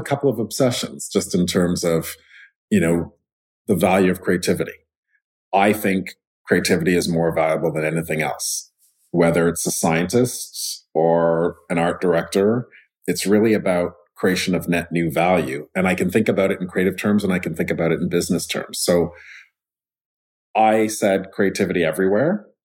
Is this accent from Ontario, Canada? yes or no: no; Montreal, Quebec, Canada; Because I grew up in Montreal, if I listen, I have to concentrate more when I'm listening to someone speaking in French